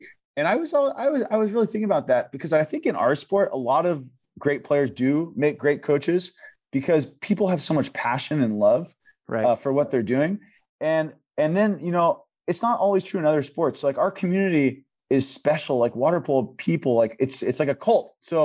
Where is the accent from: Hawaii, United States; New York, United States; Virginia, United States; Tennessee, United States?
Hawaii, United States; Kailua; born there; I was born in Kailua in Oahu, because my dad's in the military and we were stationed there.